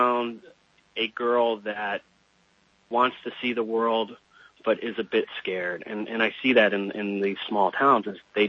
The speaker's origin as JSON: {"language": "English", "region": "Illinois", "country": "United States", "tie": "born or raised there", "said": "Joseph's story is so fascinating to me because I grew up outside Chicago. So, you know, the northern part of America"}